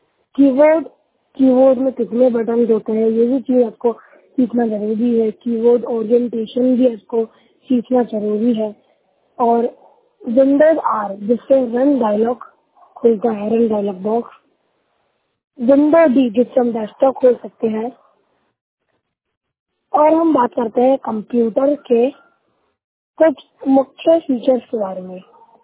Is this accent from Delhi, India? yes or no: yes; Delhi, India; मैं दिल्ली शहर का रहने वाला हूँ